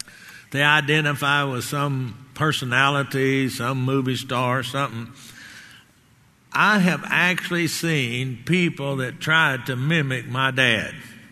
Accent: Garland, Texas, United States; I can go back home to my hometown, Garland

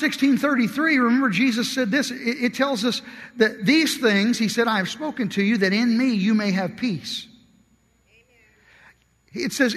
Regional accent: Kentucky, United States; now I'm from Kentucky.

